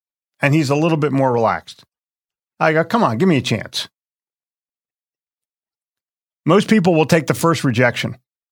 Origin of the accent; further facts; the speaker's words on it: Philadelphia, Pennsylvania, United States; I grew up in Philly, so I'm Eagles, Flyers, Sixers, and I hate the Celtics.